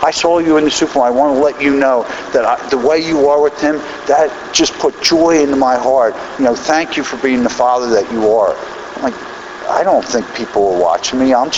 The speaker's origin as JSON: {"language": "English", "region": "Pennsylvania", "country": "United States", "said": "my sponsor's in Philadelphia, because that's I'm from Bucks County."}